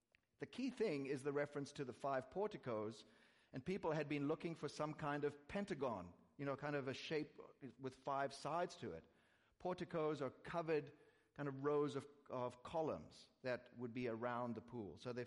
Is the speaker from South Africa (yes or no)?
yes; South Africa; Growing up in South Africa, I have no experience of frozen metal posts as a child